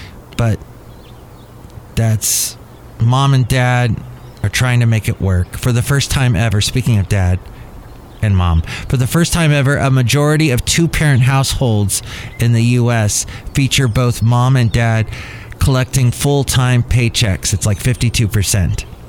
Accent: California, United States; So when I grew up in California in the 70s, in the 80s, you still felt that there needs to be some discipline here.

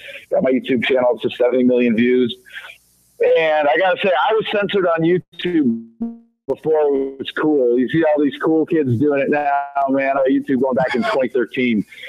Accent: New Mexico, United States; I went back to my home state of New Mexico, and I couldn't show up when the race was over.

